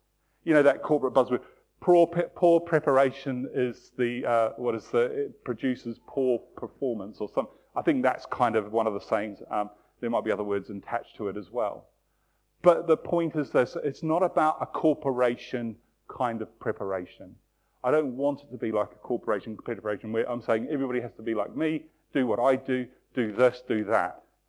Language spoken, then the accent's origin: English; New Plymouth, Taranaki, New Zealand; I come from New Zealand. And I used to live in this place called New Plymouth. It's like the old Plymouth, but different. And it's kind of on the coast of New Zealand, but it sits on a peninsula on the west coast of New Zealand.